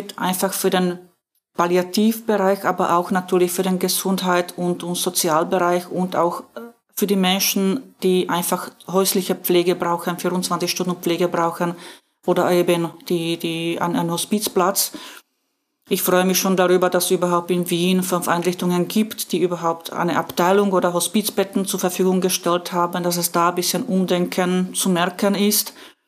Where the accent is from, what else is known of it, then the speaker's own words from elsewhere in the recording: Slovakia; moved away as an adult; now in Austria; Meine Ausbildung habe ich in meinem Heimatland der Slowakei gemacht. Und inzwischen bin ich dann nach Österreich umgesiedelt